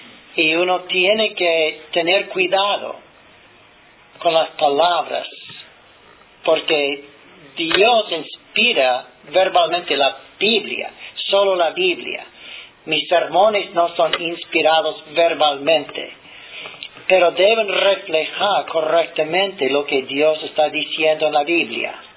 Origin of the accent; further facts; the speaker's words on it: United States; Spanish is a second language; como un americano que soy, no puedo usar el diccionario de esa manera en español